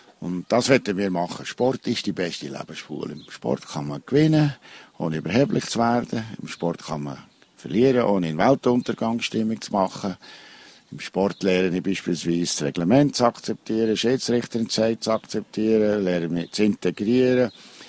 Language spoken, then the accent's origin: German; Bern, Switzerland; Ich bin Berner Oberländer, bin geboren 4 Kilometer Luftlinie von der Walliser Grenze.